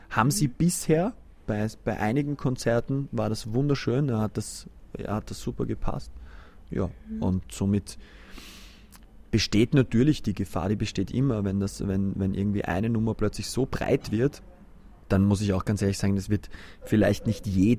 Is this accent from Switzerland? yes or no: no; Austria; Ich kann Ski fahren, aber wenn ich jetzt als Österreicher sage, ich kann gut Ski fahren, dann würde ich die österreichischen Skifahrer beleidigen.